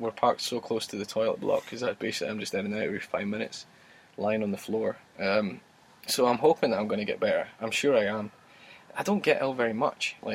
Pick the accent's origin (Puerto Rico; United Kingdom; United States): United Kingdom; Scotland; unmistakably I'm a Scotsman.